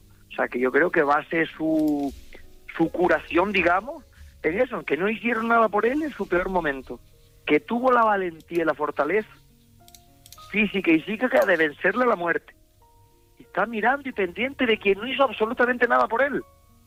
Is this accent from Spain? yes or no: yes; Barlovento, Canary Islands, Spain; vivía en el coche desde Santa Cruz de La Palma, yo soy del norte, de Barlovento